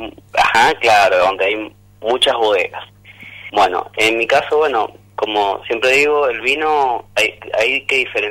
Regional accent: Junín, Mendoza, Argentina; soy de la provincia de Mendoza, soy de Junín, Mendoza, de zona este, la zona de mayor producción a nivel país

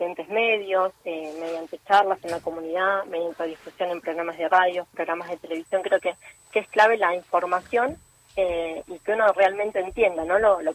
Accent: Argentina; como argentinos

